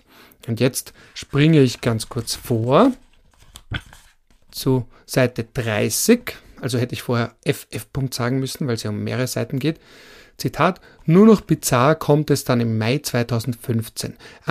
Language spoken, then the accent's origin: German; Vienna, Austria; ich als Wiener Prolo habe nicht gewusst, wie wichtig die Militärmusik ist.